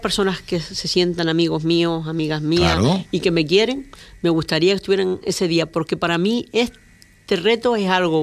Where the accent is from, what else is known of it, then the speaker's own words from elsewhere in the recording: Ajuy, Canary Islands, Spain; also born or lived in Tenerife; nací en Ajuy. En Ajuy, sí, empiezo por exacto. Mi nacimiento. Wow. Allí fui una niña feliz, me crié con mis padres y mis abuelos y mis hermanos. Mi padre emigró a Layún, todo eso es historia que cuento ahí. Emigramos a Tenerife